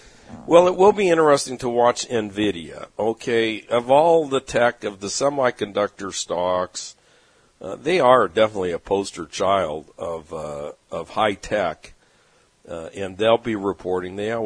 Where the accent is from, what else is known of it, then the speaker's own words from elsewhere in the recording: San Diego, California, United States; yeah, and you go to some of these cities like my hometown of San Diego, the average home price is now $1 million.